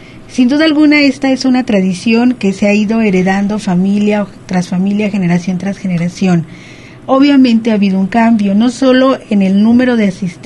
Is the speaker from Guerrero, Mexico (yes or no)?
no; Colotlán, Jalisco, Mexico; las personas que somos de Colotlán